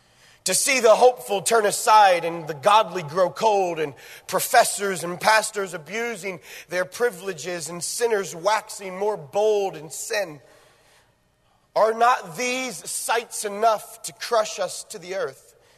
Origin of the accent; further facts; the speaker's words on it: Kentucky, United States; You look at me, I'm from Kentucky, but I have all of my teeth, okay?